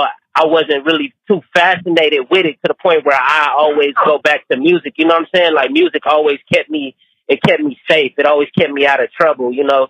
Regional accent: Inglewood, California, United States; Yeah, and I'm born and raised in Inglewood.

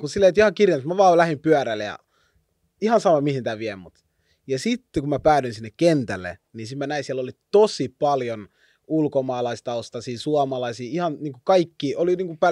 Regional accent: Helsinki, Uusimaa, Finland; kun mä kasvan just niin kuin mä kasvoin Roihuvuoressa, niin mulla oli paljon niin kuin lapsuuden kavereita, jotka asuivat Herttoniemessä.

